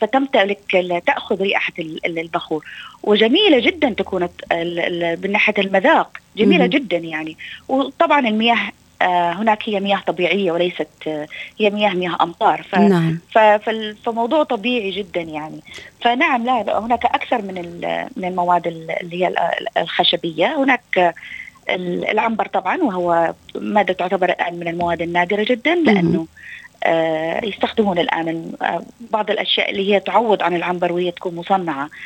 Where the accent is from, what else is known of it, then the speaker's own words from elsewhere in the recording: Aden, Yemen; now in Australia; جئت من اليمن. صحيح أنا أصل من حضرموت، لكن جئت من اليمن، من منطقة عدن غنية جدا بصناعات العطور.